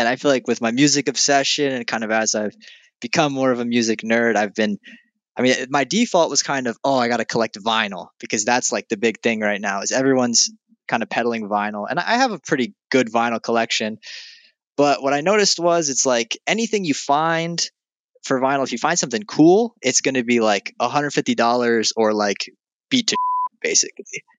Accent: California, United States; I'm from California, like born and raised.

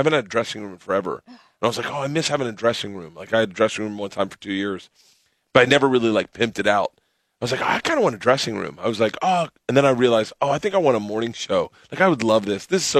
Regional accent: Tampa, Florida, United States; I never ice skated in my life.

